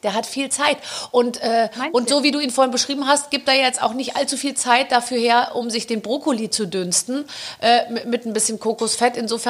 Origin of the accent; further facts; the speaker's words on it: Gröbenzell, Bavaria, Germany; Ich komme aus Gröbenzell.